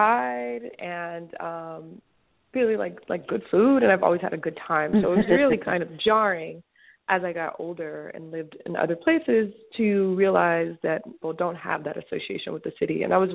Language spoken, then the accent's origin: English; Los Angeles, California, United States; I'm from Los Angeles.